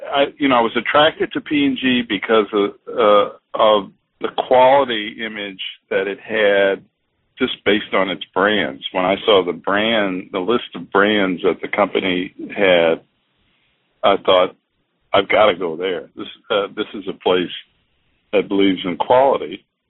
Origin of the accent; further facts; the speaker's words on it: New Orleans, Louisiana, United States; now in Cincinnati, United States; New Orleans. I was a chemistry major from Xavier University of Louisiana, which is located in New Orleans